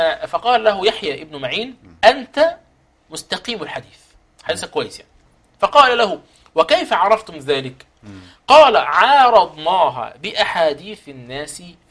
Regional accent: Egypt; عندنا في مصر

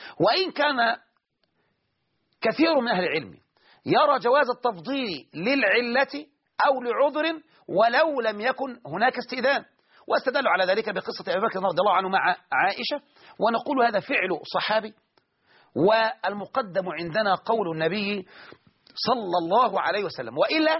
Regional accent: Egypt

